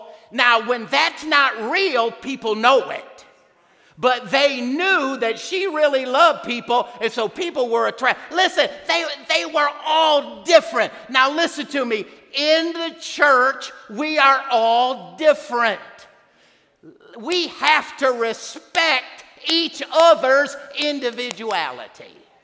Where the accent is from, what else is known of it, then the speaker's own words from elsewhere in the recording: New York, United States; I grew up on the Lower East Side.